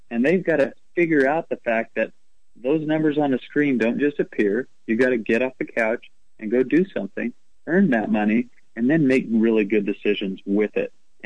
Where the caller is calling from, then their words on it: Arizona, United States; Arizona. We're burning alive down here, but, you know, this is just what we deal with.